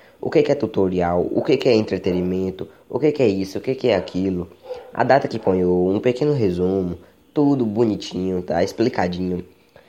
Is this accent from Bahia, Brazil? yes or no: yes; Bahia, Brazil; que eu sou aqui da Bahia.